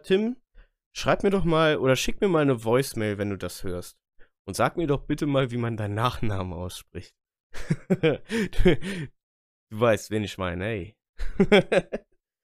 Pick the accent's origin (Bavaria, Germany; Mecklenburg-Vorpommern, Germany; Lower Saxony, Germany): Lower Saxony, Germany; Göttingen; Ja, und ich aus Göttingen